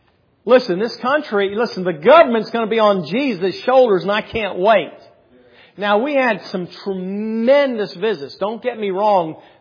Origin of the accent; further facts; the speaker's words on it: Pennsylvania, United States; from Pennsylvania. I graduate Penn State.